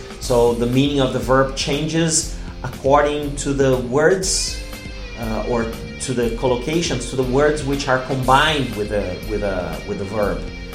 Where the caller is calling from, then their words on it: Porto Alegre, Rio Grande do Sul, Brazil; English is a second language; I'm speaking from the south of Brazil. I'm speaking from Porto Alegre. Today a warm, sunny day here in Porto Alegre.